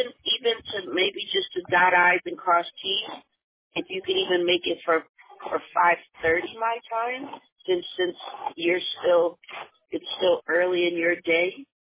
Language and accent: English; New York, United States; I'm growing up in Spanish Harlem, mostly Puerto Ricans, so I'm going to know Spanish even if I didn't want to know Spanish.